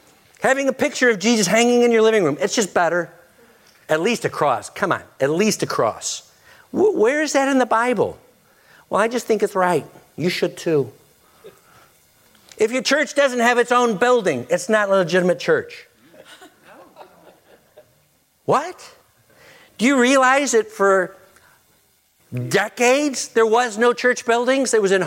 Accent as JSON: {"language": "English", "country": "United States", "said": "Well, I'm an American, I get a vote."}